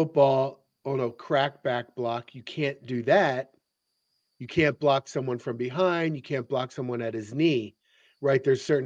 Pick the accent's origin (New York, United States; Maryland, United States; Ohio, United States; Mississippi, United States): Maryland, United States; Baltimore; I grew up in Baltimore, and even when I was a kid in the 80s, it was starting to.